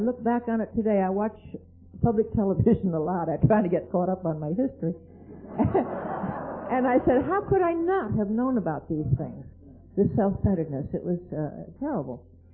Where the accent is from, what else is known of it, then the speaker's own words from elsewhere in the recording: Kingston, Pennsylvania, United States; born there; I was born in Kingston, Pennsylvania, up near Wilkes-Barre, Scranton, and went down to Philadelphia now to be a secretary for the government.